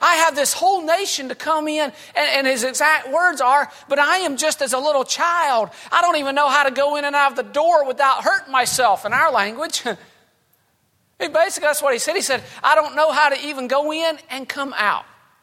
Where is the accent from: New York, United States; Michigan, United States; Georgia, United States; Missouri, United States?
Georgia, United States; accent: South Georgia; And they were laughing at my South Georgia accent.